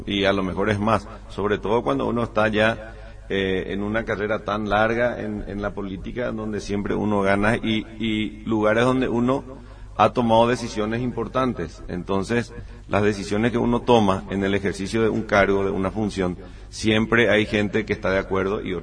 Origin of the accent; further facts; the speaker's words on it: Paraguay; Yo soy el típico paraguayo de nivel medio